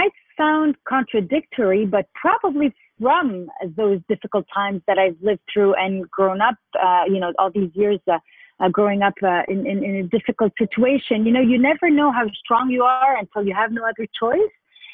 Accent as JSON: {"language": "English", "country": "Lebanon", "tie": "born or raised there", "said": "I have relived a lot of the things that I went through during my childhood, my teenage years, growing up in the Lebanese Civil War."}